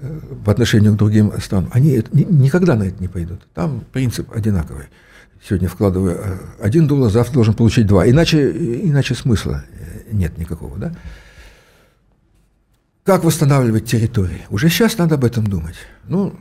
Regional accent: Ukraine; also born or lived in Poltava / Kharkiv / Dnipropetrovsk; Я сам с Украины. Я знаю, что такое украинцы. Я и в Полтаве долгое время жил, и Харьков, и Днепропетровск.

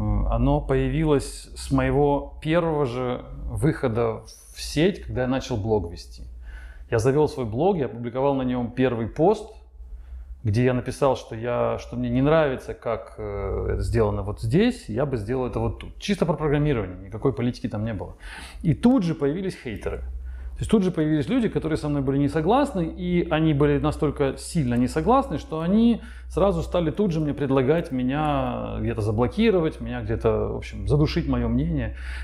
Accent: Ukraine; moved away as an adult; also born or lived in Moscow, Russia; В Украине родился, в Украине вырос. Из Украины уехал, когда мне было лет 23, наверное. И дальше стал по миру путешествовать. Там жил. В России жил. Уехал в Россию. Мне было 23 или 24, я в Россию переехал и пару лет прожил в России, в Москве.

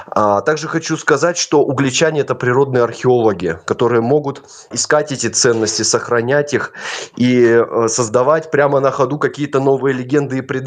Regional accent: Uglich, Yaroslavl Oblast, Russia; такие впечатления неизгладимые оказал мой родной город на известного писателя с мировым именем.

